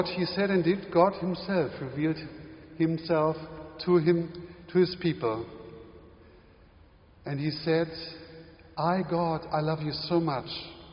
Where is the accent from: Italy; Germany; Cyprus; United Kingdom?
Germany; accent: German; English is a second language; now in United States; had to learn English, and that was quite a challenge. And I think I amused the people quite a lot by my German accent, and it sounded quite funny to them, I think.